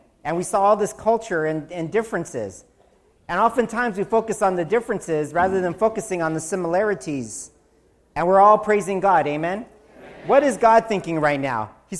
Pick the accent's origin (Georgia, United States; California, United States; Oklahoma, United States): California, United States; born there; This is where my family is from. I was born in California, but this is Hawaii, where my mom is from.